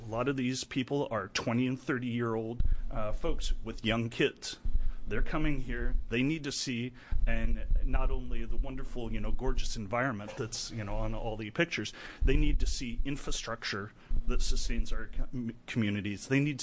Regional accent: Oregon, United States; Little background, I'm the fifth generation, born and raised in Willamette Valley.

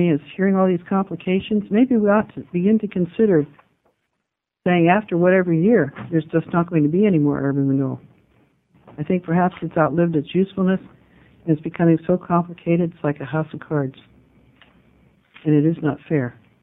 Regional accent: Pittsburgh, Pennsylvania, United States; I grew up in Pittsburgh in the heyday of steel mills, so I was not delighted to find that Coos County, where I now live in relatively clean air

